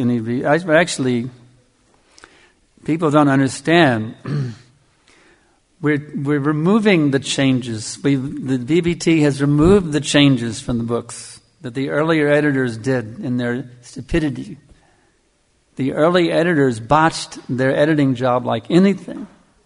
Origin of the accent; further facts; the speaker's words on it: Texas, United States; now in Australia; I don't know what you call it here in Australia, but I'm from Texas, and when somebody talks about cattle raising, that means something.